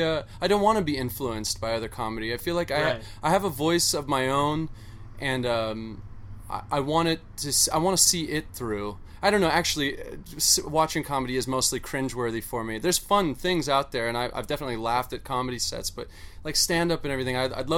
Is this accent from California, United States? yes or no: yes; Torrance, California, United States; I'm from L.A., Torrance, California.